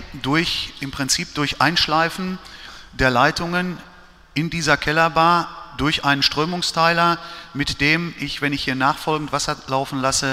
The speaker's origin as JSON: {"language": "German", "region": "North Rhine-Westphalia", "country": "Germany", "said": "Bei uns im Sauerland Krombacher, hier Pilsener Urquell, ne?"}